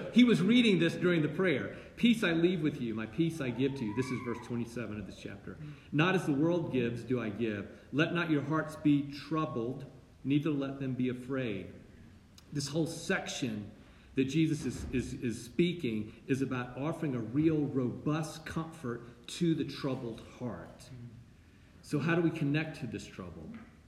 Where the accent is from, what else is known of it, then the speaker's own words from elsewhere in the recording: the South, United States; This is the one contribution, I'm from the South, the one contribution that the South makes to the English language.